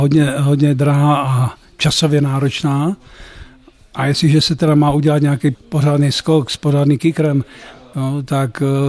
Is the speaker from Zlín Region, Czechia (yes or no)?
no; Olomouc Region, Czechia; No, jsem od Šumperka z jedné vesnice.